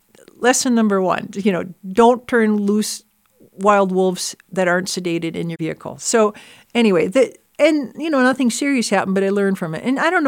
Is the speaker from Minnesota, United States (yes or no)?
yes; Minnesota, United States; I was born and raised in Minnesota. Minnesota nice. Good Lutheran girl.